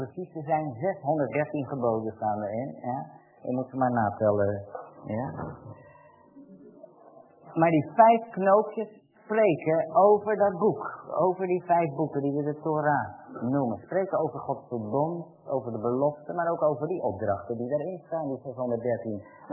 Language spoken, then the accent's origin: Dutch; Haarlem, North Holland, Netherlands; Ik kom uit Haarlem vandaan.